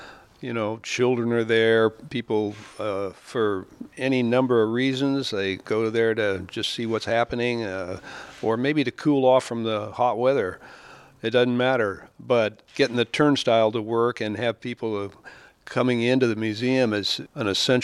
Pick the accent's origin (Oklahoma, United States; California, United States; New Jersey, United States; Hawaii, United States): Oklahoma, United States; Yeah, I grew up in Oklahoma, and there's a particular angle to their dialect there that they have